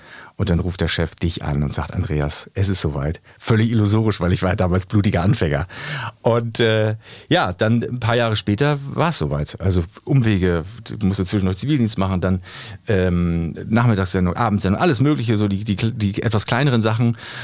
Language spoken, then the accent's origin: German; East Germany, Germany; Ich bin ja im Osten groß geworden.